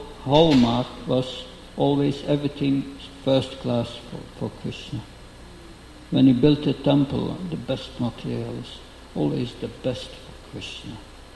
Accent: Belgium; English is a second language; because I'm from Belgium

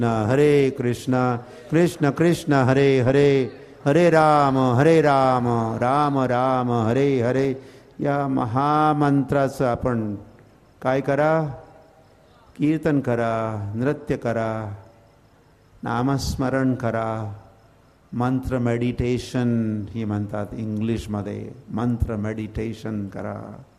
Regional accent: Arawade, Maharashtra, India; also born or lived in Tasgaon / Sangli; माझं गाव म्हणजे आरवडे गाव, माझं गाव त्या आरवड्याच्या मातीमध्ये किंवा सांगलीच्या मातीमध्येही तासगावच्या मातीमध्ये बालपण आणि इथेच.

